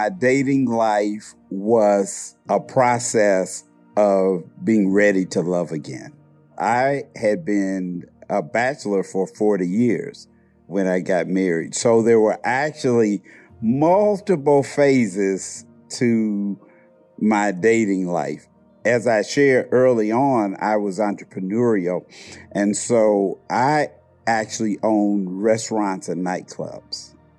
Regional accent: Indianapolis, Indiana, United States; I'm from Indianapolis, Indiana

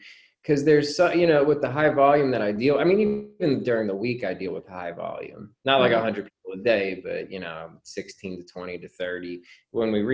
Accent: New Jersey, United States; when I was in third grade, I grew up in New Jersey. All my friends were Italian.

